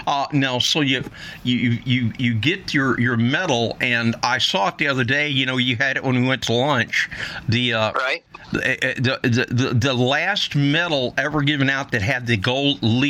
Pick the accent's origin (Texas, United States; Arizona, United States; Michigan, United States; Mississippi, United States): Texas, United States; growing up in Texas, Texas Relays was it.